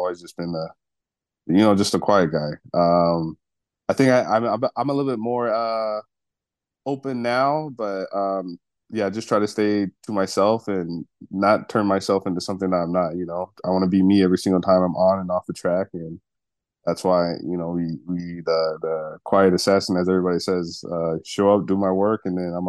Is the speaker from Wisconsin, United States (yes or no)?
yes; Wisconsin, United States; I think just because I grew up in Wisconsin, I've always been quiet, and hardworking.